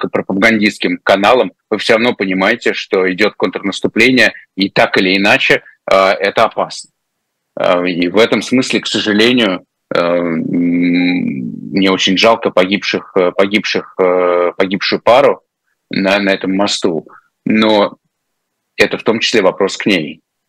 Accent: Crimea, Ukraine; я все детство провел в Крыму, еще советское.

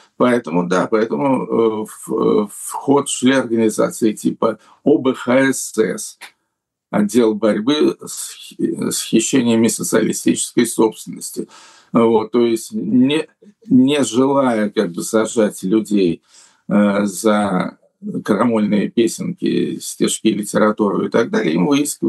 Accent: Russia; born there; moved away; Назвать ее Россией мачехой я не могу, поскольку все-таки я там родился, действительно родился.

